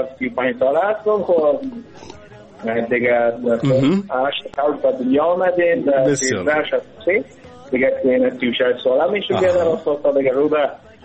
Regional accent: Kabul, Afghanistan; سرم از 35 سال عمر دارم و از ولایت فعلا در کابل در دنیا آمدیم و از کابل گفتم ایشم، ولی در تمام مصاحبه‌های من گفتیم که من از افغانستان هستم،

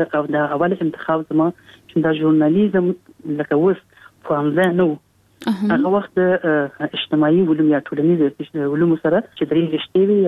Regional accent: Kabul, Afghanistan; ما زه په کابل کې پیدا یم،

